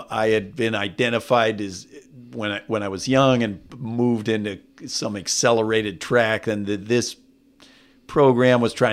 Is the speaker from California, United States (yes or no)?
yes; California, United States; also born or lived in Waco, Texas; My dad's family is from Waco, Texas. My mom's family was from Abilene. I was born in Waco. They moved to California when I was a kid.